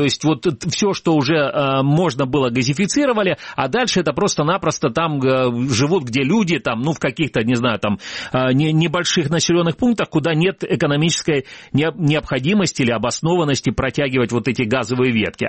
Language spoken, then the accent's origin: Russian; Feodosia, Crimea, Ukraine; Я, кстати, вот в детстве еще помню, в Феодосии к нам привозили во двор вот этот самый жиженый газ.